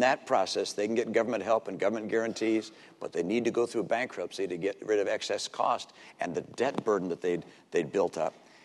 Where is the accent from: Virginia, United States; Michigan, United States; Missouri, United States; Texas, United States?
Michigan, United States; Detroit; born there; I'm a son of Detroit. I was born in Detroit. My dad was head of a car company. I like American cars.